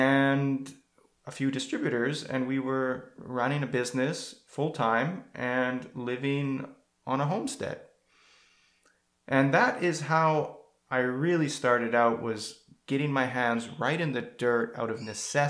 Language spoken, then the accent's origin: English; Canada; moved away as an adult; now in Italy; I'm a Canadian who currently lives in Italy with a family, beautiful wife, two young children, and I came to Italy about 10 years ago for love.